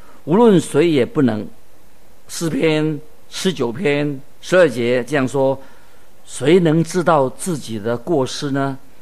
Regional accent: China; 我们就是我们中国人所说的知人知面不知心啊

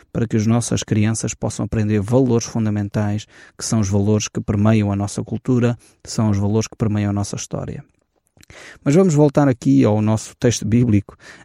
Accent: Portugal; a nossa cultura, a nossa base, como portugueses

